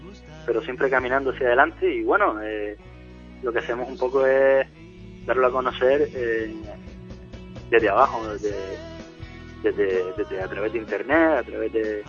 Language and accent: Spanish; Canary Islands, Spain; now in Leganés, Spain; También voy a tocar con bastante frecuencia a Canarias, que es mi tierra, ¿no? Yo soy canario, aunque estoy viviendo en Leganés ya desde hace un tiempo